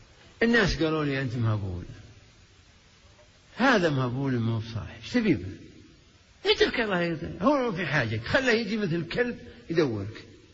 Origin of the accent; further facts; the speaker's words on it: Kuwait; لا من الموجودين عندنا في الكويت